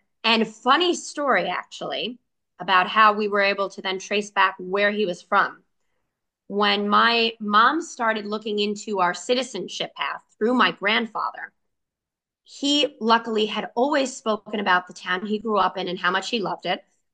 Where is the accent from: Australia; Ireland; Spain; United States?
United States; New York City, New York; Well, I grew up in New York City.